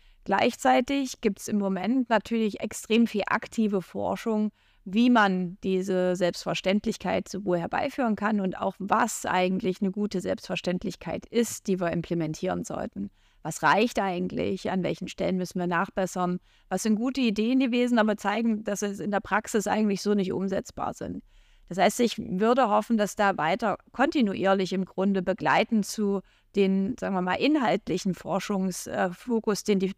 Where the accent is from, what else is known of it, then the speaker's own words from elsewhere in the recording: Saxony-Anhalt, Germany; now in Vienna, Austria; Ich komme aus Brückenhack-Tschüffel in Deutschland, das ist in Sachsen-Anhalt.